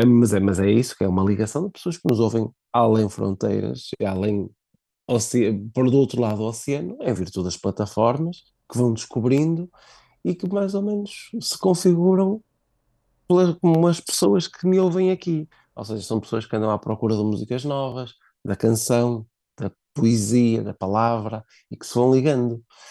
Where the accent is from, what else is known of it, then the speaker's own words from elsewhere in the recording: Braga, Portugal; Eu sou do distrito de Braga, é a capital do meu distrito, minhoto que eu sou, e o público em Braga sempre me acolheu muito bem, sempre fui muito bem recebido, adoro Braga, já vivi em Braga, formei-me em Braga